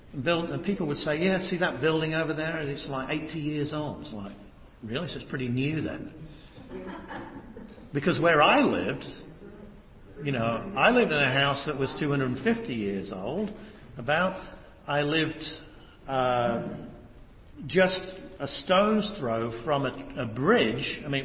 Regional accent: England, United Kingdom; born there; Now, I'm a foreigner, by the way. I'm a foreigner. I was born in England.

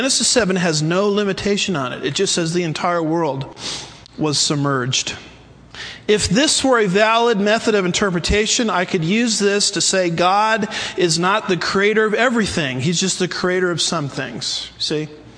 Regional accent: California, United States; And I'm from California. It took me about 10 years to figure out what they were talking about.

